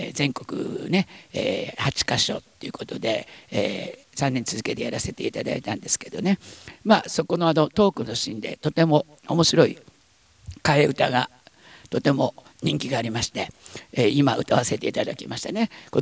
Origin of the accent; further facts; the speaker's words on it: Kagoshima, Japan; 私の田舎はですね、本当に鹿児島県大隅半島の、最南端、今は、昔は佐田岬っていうところ